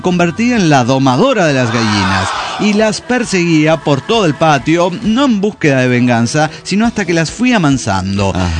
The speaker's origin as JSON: {"language": "Spanish", "town": "Arriaga", "region": "Chiapas", "country": "Mexico", "tie": "born or raised there", "said": "Cuando era niña y vivía en Arriaga"}